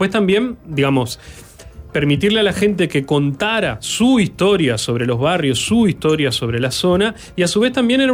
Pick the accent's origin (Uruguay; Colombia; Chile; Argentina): Uruguay; Montevideo; en mi caso, nacido y crecido en Montevideo